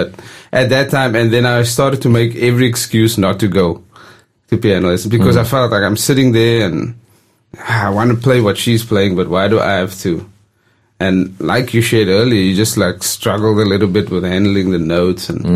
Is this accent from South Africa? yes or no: yes; South Africa; growing up in South Africa, to see a grand piano is like, wow